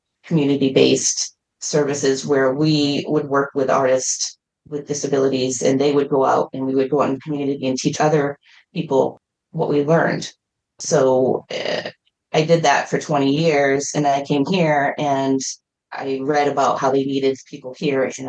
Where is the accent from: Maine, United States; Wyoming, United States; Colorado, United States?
Maine, United States; also born or lived in Arizona; Yeah, so I actually am from Maine. I grew up here. I grew up in Western Maine